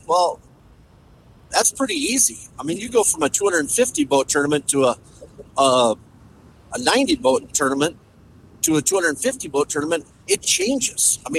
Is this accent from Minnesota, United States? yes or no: yes; Minnesota, United States; like I'm from Minnesota, so our walleyes are closed, so you can't really target them.